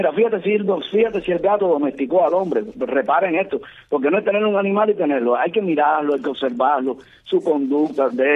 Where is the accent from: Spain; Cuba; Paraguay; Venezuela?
Cuba; born or raised there